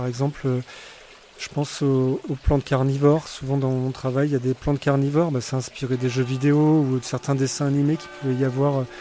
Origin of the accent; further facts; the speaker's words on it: Limoges, Nouvelle-Aquitaine, France; parce que j'ai grandi à Limoges et c'est une ville d'émail.